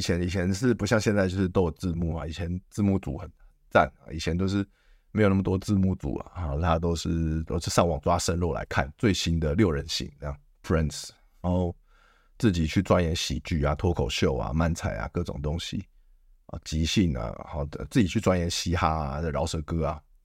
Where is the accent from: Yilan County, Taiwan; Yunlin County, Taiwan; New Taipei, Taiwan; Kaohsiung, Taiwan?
New Taipei, Taiwan; Yonghe; born there; 我是搬家过来的，我是原本是在我在新北市中和出生嘛，我在永和出生啦